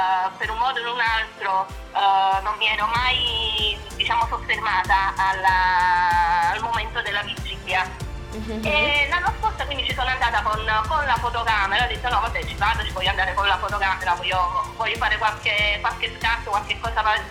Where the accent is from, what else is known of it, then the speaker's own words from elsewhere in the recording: Naples, Campania, Italy; now in Capri, Italy; vivo a Capri, sono di Napoli ma vivo a Capri dal 2004 e mi sono trasferita qui quando mi sono sposata con mio marito